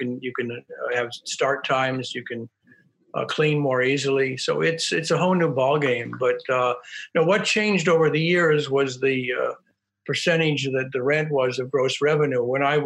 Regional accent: Omaha, Nebraska, United States; And six of those were in the Midwest where I'm from. I'm from Omaha.

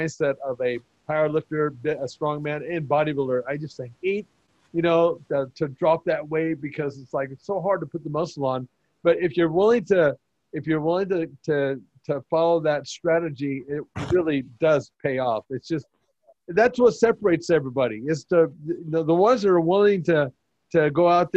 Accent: United States; which is mind-boggling to me coming from the United States

